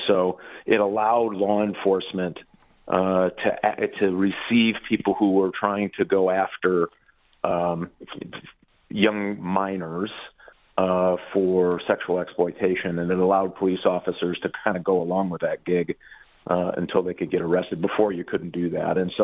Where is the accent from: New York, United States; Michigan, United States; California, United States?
Michigan, United States; took a crazy chance to come back to the state of Michigan, my hometown, and run for the Michigan Senate